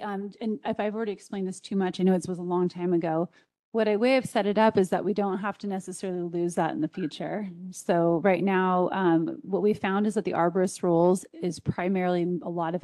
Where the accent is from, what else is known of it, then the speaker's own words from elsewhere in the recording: Canby, Oregon, United States; I'm from Canby